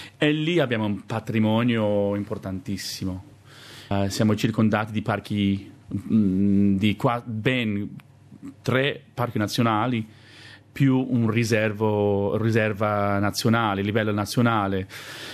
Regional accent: Perth, Western Australia, Australia; moved away as an adult; now in Italy; sono nato a Perth e ho vissuto quasi 30 anni a Perth. Però da 1999 vivo in Italia e dopo un paio di anni a Nord Italia, mi sono trasferito nel paese di mio papà, che non è neanche un paese, è una contrada.

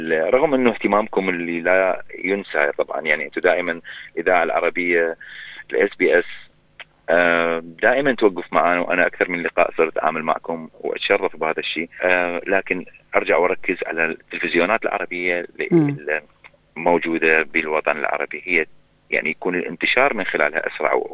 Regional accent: Iraq; accent: Iraqi; غير أنه لهجتي الأصلية العراقي اللي هي لهجة بالغناء متفرعة وفيها كثير من الألوان الشعبي والبدوي

